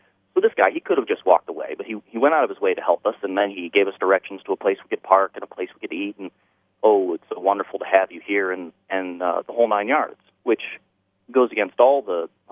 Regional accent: United States; who's going to be rude to me because I'm an American.

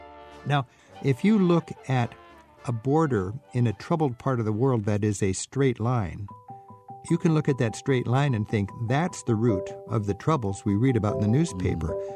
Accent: United Kingdom; as a Brit, I think having lived through the whole Brexit thing, it does get you thinking about borders.

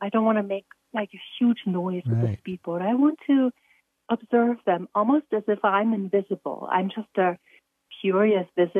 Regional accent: Germany; now in Arizona, United States; So I'm originally from Germany, but now I live in Arizona.

